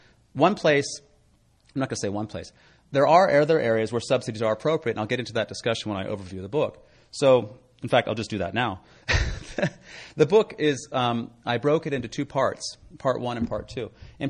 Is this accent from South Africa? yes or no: no; San Francisco, California, United States; I'm from San Francisco, but I missed the local news.